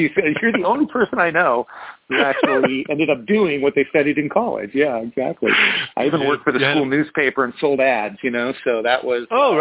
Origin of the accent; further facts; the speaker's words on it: Seattle, Washington, United States; We're from Seattle.